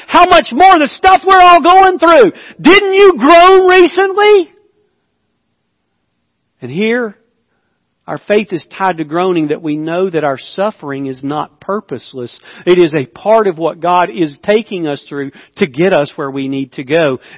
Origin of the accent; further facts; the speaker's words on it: Indonesia; I'm from Indonesia. We all ride motorcycles.